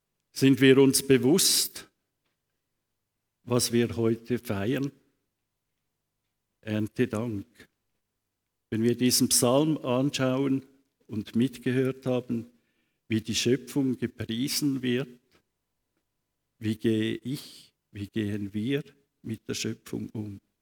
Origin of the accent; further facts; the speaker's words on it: Switzerland; Und doch haben wir das Vorrecht, bei uns in der Schweiz, halt im Nachbardorf sich dann zu verpflegen, also einzukaufen.